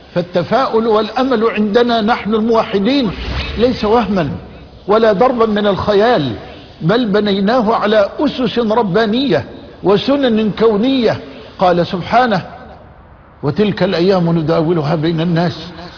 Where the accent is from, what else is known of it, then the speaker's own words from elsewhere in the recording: Egypt; اللهم اجعل بلدنا مصر في أمنك وأمانك وحفظك وحرزك وضمانك